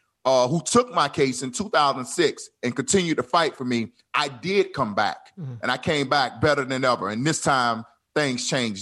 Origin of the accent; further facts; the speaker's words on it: Tampa, Florida, United States; looking out of the window at Tampa, my hometown, get smaller and smaller